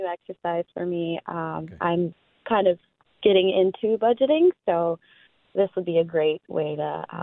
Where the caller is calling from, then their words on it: Michigan, United States; I am from Michigan.